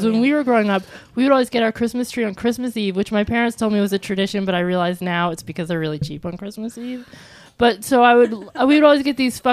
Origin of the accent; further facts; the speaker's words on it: Ireland; And besides, we're Irish.